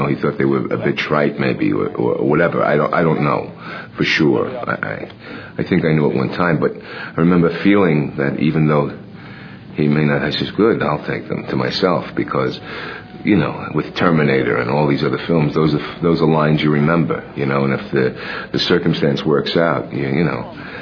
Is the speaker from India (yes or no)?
no; New York, United States; I'm a kid from Long Island, and now I'm exposed to, you know, the creme de la creme hotels